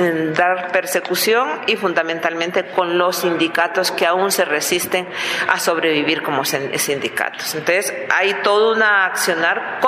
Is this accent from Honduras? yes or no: yes; Honduras; mi llamado es que no baje la solidaridad para mi pueblo. No nos dejen, porque si la dejamos solas, al final de cuentas, a Honduras se fortalecerá el golpismo.